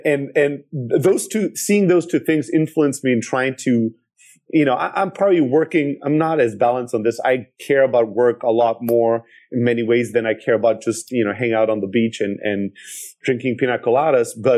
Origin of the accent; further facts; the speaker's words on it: South Germany, Germany; growing up in Germany, in the south of Germany, you get people are pretty hardworking